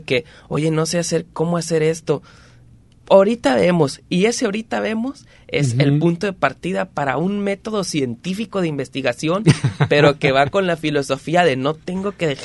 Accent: Mexico; lo que somos como mexicanos

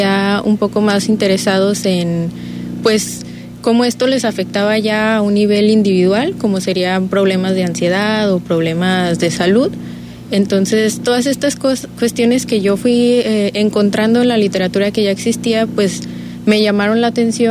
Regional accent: Guadalajara, Jalisco, Mexico; porque yo soy de Guadalajara

